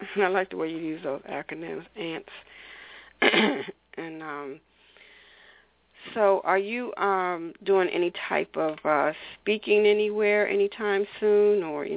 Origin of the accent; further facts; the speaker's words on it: Washington, District of Columbia, United States; I've been in Maryland for almost 15, 16 years, and I'm originally from Washington, D.C.